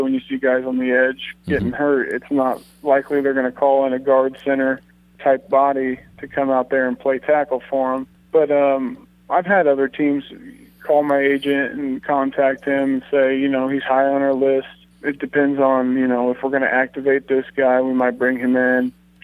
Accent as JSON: {"language": "English", "region": "Indiana", "country": "United States", "tie": "born or raised there", "said": "I grew up in Indiana and I was a fan of the Colts"}